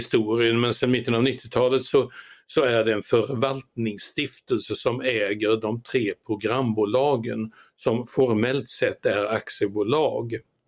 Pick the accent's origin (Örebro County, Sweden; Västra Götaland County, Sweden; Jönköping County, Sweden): Jönköping County, Sweden; Aneby; born there; Det gjordes i min födelseort Aneby för flera decennier sedan.